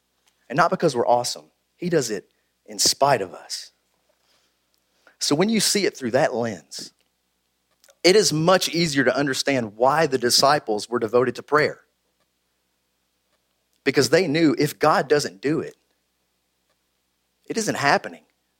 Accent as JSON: {"language": "English", "town": "Winchester", "country": "United States", "tie": "born or raised there", "said": "to add a third campus over in Winchester, which is my hometown."}